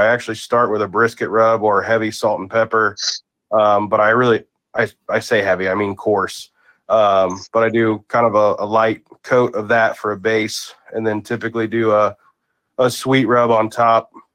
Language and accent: English; Missouri, United States; I'm from Missouri, so I throw down on some pork steak.